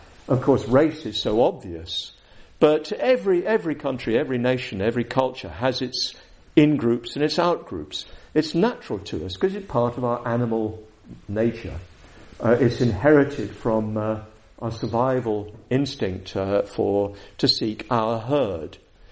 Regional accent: United Kingdom; You know, I remember growing up in Britain, accents.

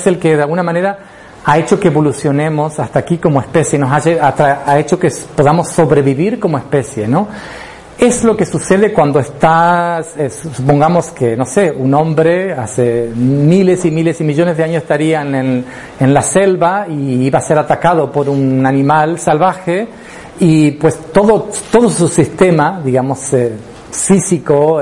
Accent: Chaco, Argentina; una llamada de mi hermana, del Chaco, de Argentina. Yo soy del Chaco.

